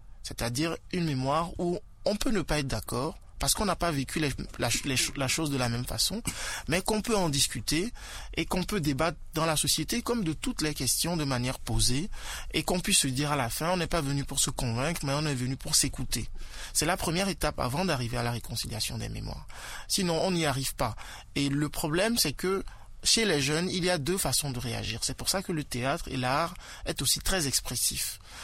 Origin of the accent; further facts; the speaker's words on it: Lubumbashi, Haut-Katanga, DR Congo; Je suis né à Lubumbashi, j'y ai grandi, j'ai encore la nostalgie, je veux y retourner, mais j'ai du mal.